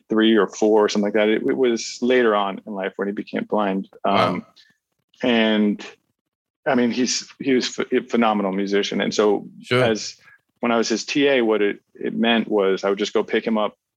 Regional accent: New Jersey, United States; Well, I grew up in New Jersey.

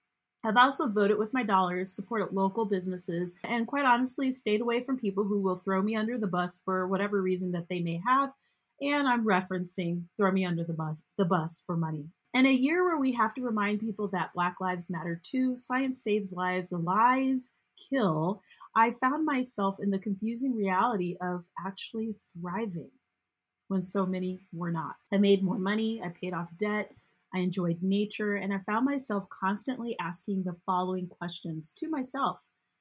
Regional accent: United States; As an American, it has also been one of the most heartbreaking and honestly disappointing experiences that I've had as a citizen of this country. And that's saying something because I am Black.

